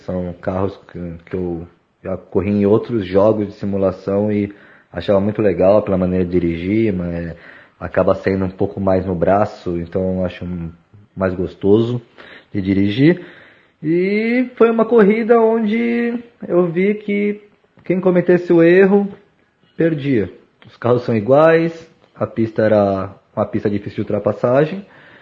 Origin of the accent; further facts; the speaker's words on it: Santos, São Paulo, Brazil; now in Florianópolis, Brazil; Sou natural de Santos e moro em Floripa, né? Sou do litoral.